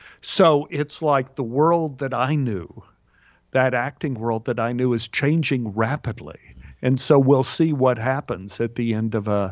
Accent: Dallas, Texas, United States; A friend of mine from my neighborhood in Oak Cliff, Texas, Kay Callen.

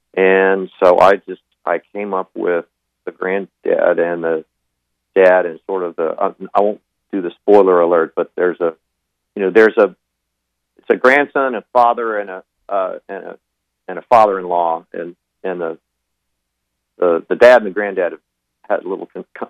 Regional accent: Del Rio, Texas, United States; I was born and raised in West Texas, Del Rio, Texas

